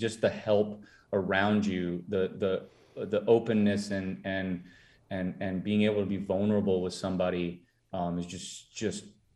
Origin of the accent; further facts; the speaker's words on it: Minnesota, United States; Like I'm from Minnesota. I'm Minnesota nice.